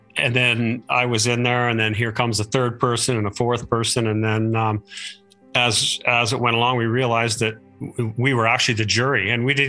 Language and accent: English; Calgary, Alberta, Canada; born there; I was born here in Calgary, and so true Calgarian